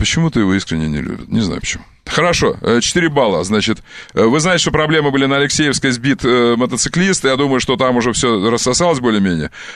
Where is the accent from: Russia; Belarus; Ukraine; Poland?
Ukraine; Crimea; предположим, что мне тоже не интересен Крым, хотя я крымчанин, и мне это очень интересно.